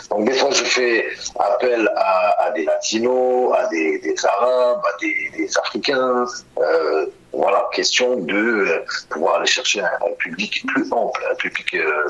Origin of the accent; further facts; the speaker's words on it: Montreal, Quebec, Canada; Moi, je transpire Montréal, en fait. C'est vraiment juste c'est que je suis un Montréalais.